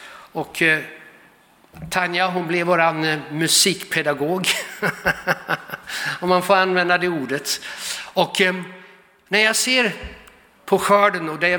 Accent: Netherlands; Och jag har vuxit upp i Nederland, som det heter på holländska.

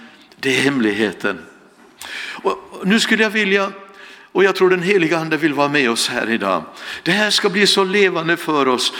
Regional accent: Vaggeryd, Jönköping County, Sweden; also born or lived in Finland; Men jag är från Vaggeryd och född i Finland faktiskt.

